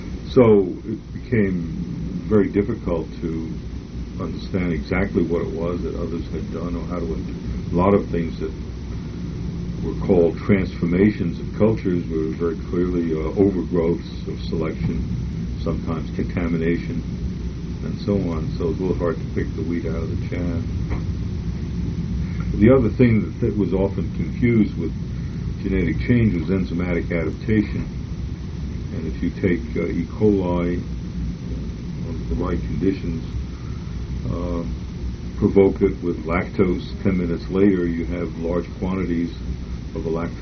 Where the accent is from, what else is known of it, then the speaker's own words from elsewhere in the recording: New York, United States; against the special disability of being a New Yorker, which I shared with Francis, and even more of being a Jewish New Yorker.